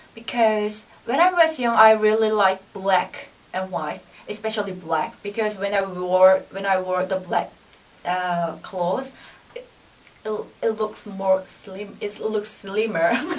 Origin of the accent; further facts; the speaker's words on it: Seoul, South Korea; my hometown is South Korea, and my hometown is the capital of South Korea. It's quite a big city. Yeah, it's very modernized. It's a very modern city